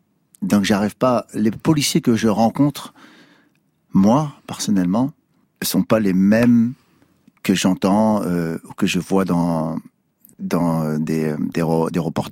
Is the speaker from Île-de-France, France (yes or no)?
yes; Sarcelles, Île-de-France, France; J'ai grandi à Sarcelles, donc on était mélangés. Des Juifs, des Arabes, des Antillais, des Africains, des Turcs, des Indiens, il y avait de tout.